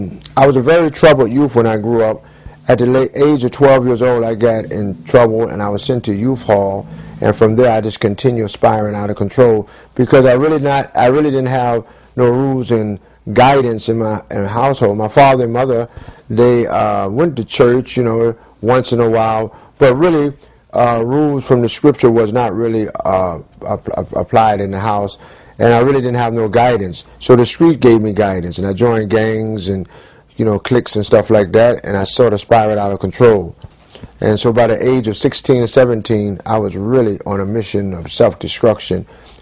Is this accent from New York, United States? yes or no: yes; New York, United States; I'm from New York originally, but years ago, my father moved to Atlanta, bought property, and helped build a church with over 1,500 members.